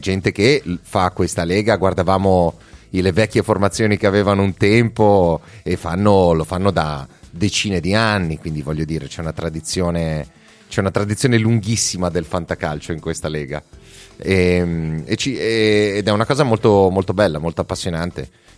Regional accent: Milan, Lombardy, Italy; anch'io sono rimasto molto bocca aperta a vedere che, forse da milanese

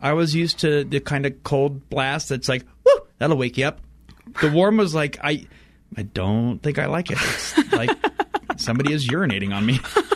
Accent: Fort Wayne, Indiana, United States; My hometown Fort Wayne has this massive library, and this one's incredible.

